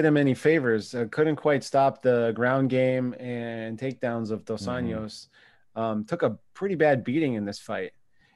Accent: Detroit, Michigan, United States; I was a Lions fan for a long time because I grew up in Detroit.

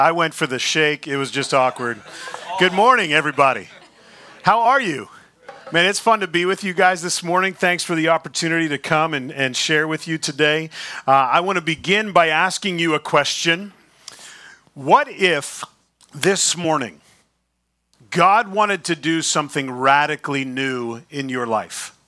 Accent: Beaver Falls, Pennsylvania, United States; also born or lived in Pittsburgh; See, Erica and I, born right here in Pittsburgh. I was raised in the Beaver Falls, Erica, east of the city.

